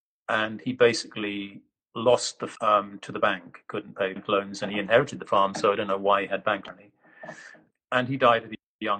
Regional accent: Wales, United Kingdom; I sound like an Englishman and act like an Englishman, I suppose, but I am Welsh.

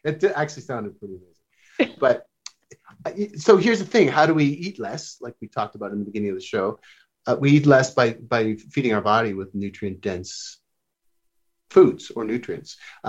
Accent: Canada; now in Palm Springs, United States; I'm from Canada originally

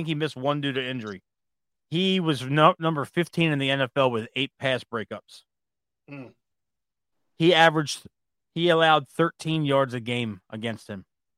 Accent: Baltimore, Maryland, United States; I'm from Baltimore. I know what it means. I hear it every day in my life.

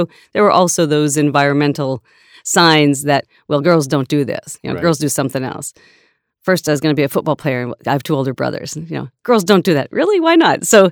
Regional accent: Montana, United States; It was a great place to grow up. I think that's where my love of nature came from.

